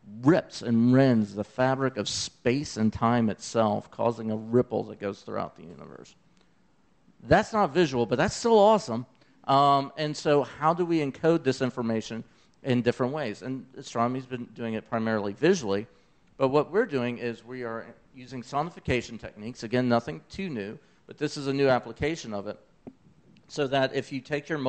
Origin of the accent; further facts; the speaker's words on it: Memphis, Tennessee, United States; accent: southern; My southern accent ain't that strong, y'all. I'm from Memphis, Tennessee. We don't barbecue no briskets. We're pork.